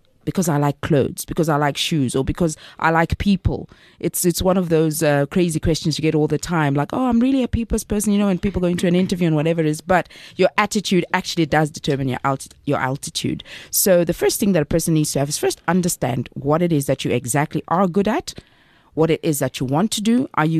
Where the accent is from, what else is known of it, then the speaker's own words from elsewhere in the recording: Zambia; I'm originally from Zambia. So like in Zambia and other African countries